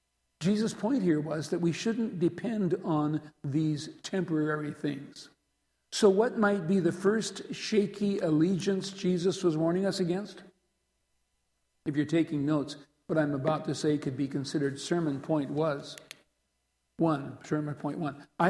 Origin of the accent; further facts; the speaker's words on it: South Dakota, United States; Just behind the courthouse in my hometown is the Spink County Museum.